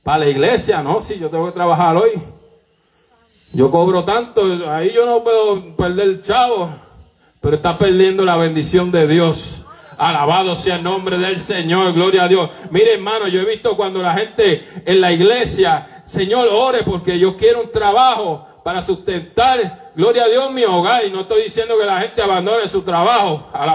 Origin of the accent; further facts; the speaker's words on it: Salinas, Puerto Rico; also born or lived in New York; yo nací en Nueva York y vivíamos en Nueva York, y por el asma mi mamá tuvo que mudarse a Puerto Rico y se mudó en Salinas, en el barrio Mosquito.